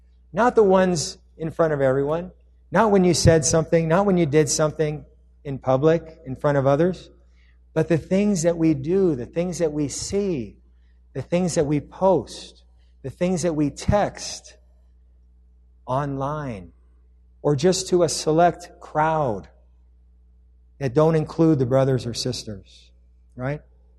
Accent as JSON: {"language": "English", "town": "Long Beach", "region": "California", "country": "United States", "tie": "born or raised there", "also_born_or_lived": "Irvine", "lives_now": "Riverside, United States", "said": "I grew up in Long Beach and then I was in the training and I lived in Irvine for a couple years, you know, near the ocean."}